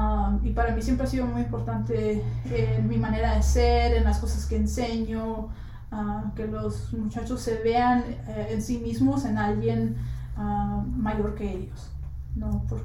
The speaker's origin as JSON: {"language": "Spanish", "region": "New York", "country": "United States", "tie": "born or raised there", "said": "Lo que más me encanta del barrio Wakefield es que siempre ha sido para mí un ambiente acogedor, ¿no? Un ambiente donde me siento en casa. Ahí crecí, ahí aprendí a andar en bicicleta."}